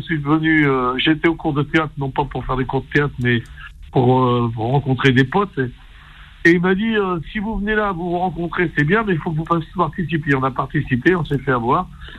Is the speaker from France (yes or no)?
yes; France; Quand on a grandi comme nous en France, on est un peu déchiré entre la culture algérienne et la culture française